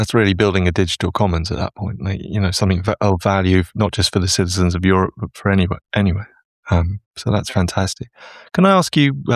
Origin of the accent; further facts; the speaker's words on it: United Kingdom; I'm obviously from Britain originally, and the opposite approach was always taken.